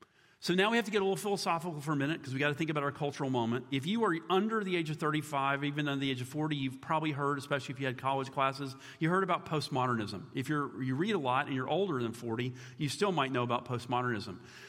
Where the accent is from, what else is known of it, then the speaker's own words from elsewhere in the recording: Atlanta, Georgia, United States; born there; also born or lived in North Carolina / West Virginia; Now, there in the South, I was born in Atlanta. I lived a little bit in North Carolina. I lived in West Virginia, and I've been back in the South the rest of my life.